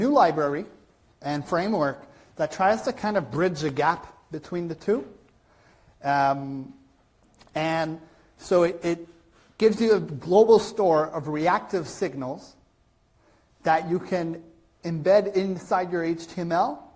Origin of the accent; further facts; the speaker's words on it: Montreal, Quebec, Canada; I come from Montreal in Quebec, which is in Canada. I'm fluent in English and French